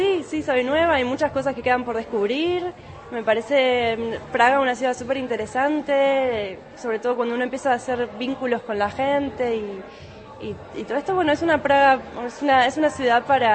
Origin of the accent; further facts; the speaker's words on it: Villa Ballester, Buenos Aires Province, Argentina; que es el barrio donde yo nací y me crié y todo, tiene una estación bastante decadente también.